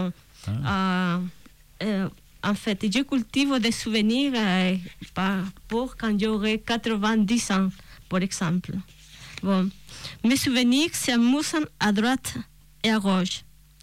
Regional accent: Chile; French is a second language; now in France; Bon, je vous avais dit avant que je suis native du Chili

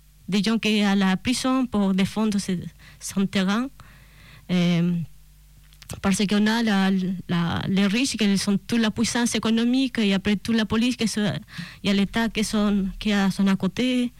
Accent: Chile; French is a second language; now in France; Bon, je vous avais dit avant que je suis native du Chili

